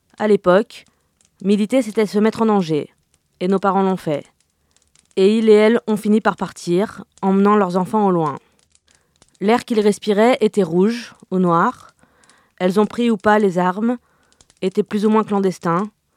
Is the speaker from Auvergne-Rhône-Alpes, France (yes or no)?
yes; Lyon, Auvergne-Rhône-Alpes, France; born there; Je suis née à Lyon, durant l'exil de mes parents qui débarquaient d'Argentine.